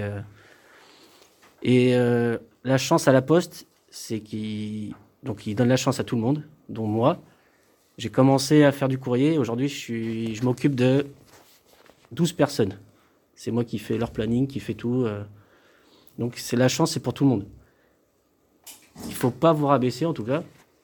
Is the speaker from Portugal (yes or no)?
yes; Portugal; Le ménage, bon, je suis portugais, donc maçon, pour changer.